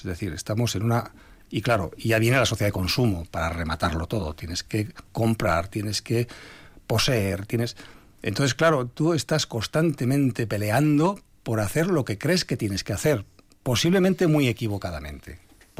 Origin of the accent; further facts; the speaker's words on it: Araia, Basque Country, Spain; Si a mí me dicen de dónde soy, yo soy de Araya. Si a mí me dicen de dónde me siento, yo me siento de Araya.